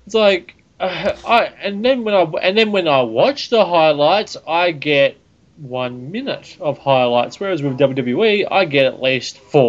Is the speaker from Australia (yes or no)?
yes; Australia; I'm Australian.